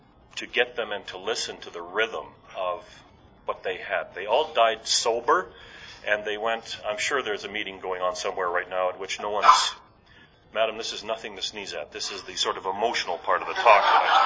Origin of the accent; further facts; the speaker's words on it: Canada; now in Washington, D.C., United States; I sobered up in Canada. I am a Canadian. I live in Washington, D.C., watching what you people are doing.